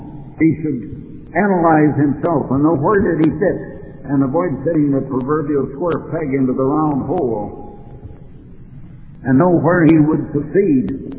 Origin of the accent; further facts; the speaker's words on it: Des Moines, Iowa, United States; born there; moved away; I was born in Iowa, in Des Moines, Iowa. And we've moved out here to the West Coast. I came out here in 1924.